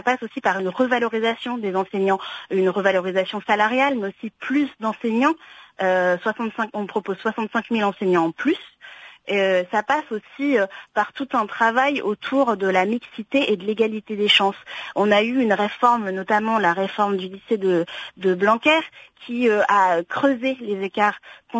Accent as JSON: {"language": "French", "region": "Normandy", "country": "France", "tie": "born or raised there", "said": "J'ai grandi, je suis née en Normandie, dans une famille franco-guinéenne, dans une ville ouvrière de la banlieue rouennaise."}